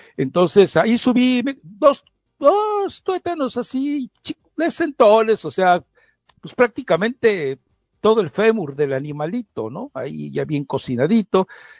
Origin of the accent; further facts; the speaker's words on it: Mexico; te estacionas en doble fila como buen mexicano, porque ahí es una zona de mexicanos